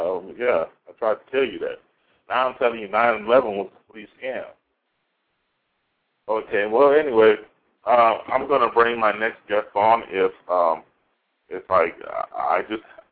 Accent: Michigan, United States; MA with Western Michigan in philosophy, which I'm from Michigan as well.

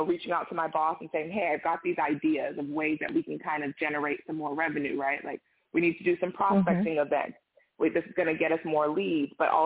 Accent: Orlando, Florida, United States; I grew up in Orlando and Daytona Speedway was 45 miles up the road.

